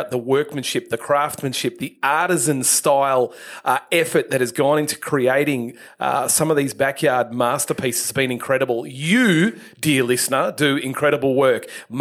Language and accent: English; Queensland, Australia; We're from the Sunshine Coast. For those that don't know, it's about 100 kilometres north of Brisbane City